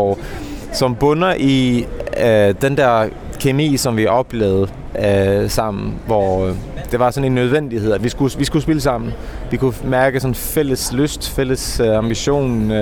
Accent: Skåne, Sweden; Jeg kommer fra Skåne og er vokset op i sådan en folkemusikfamilie

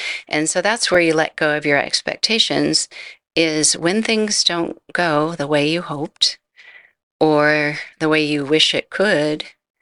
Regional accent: California, United States; And I'm from California. We're not used to tornadoes or hurricanes. We're used to earthquakes, floods, and fires.

